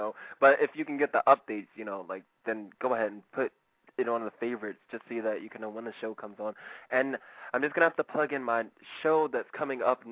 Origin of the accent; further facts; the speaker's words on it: Philadelphia, Pennsylvania, United States; I just moved here like 9 months ago, though, so I'm from Philadelphia originally.